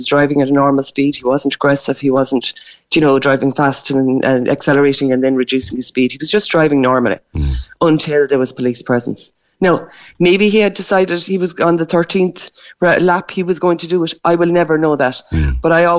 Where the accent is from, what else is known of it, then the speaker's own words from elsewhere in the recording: Ireland; As Irish people, myself included